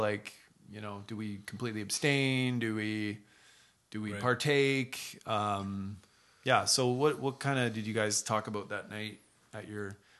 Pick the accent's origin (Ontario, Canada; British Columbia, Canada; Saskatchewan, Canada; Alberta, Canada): British Columbia, Canada; Maple Ridge; I hail from Maple Ridge, yes.